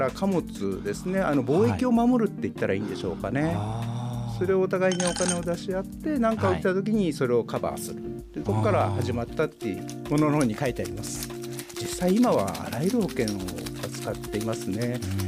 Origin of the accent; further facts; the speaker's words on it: Niigata, Japan; born there; あの、生まれは新潟なんです。